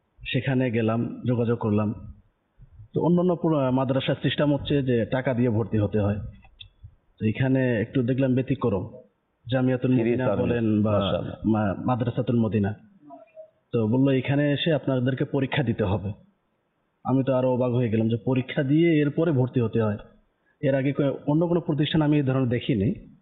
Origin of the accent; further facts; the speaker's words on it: Nilphamari, Rangpur Division, Bangladesh; Nilphamari.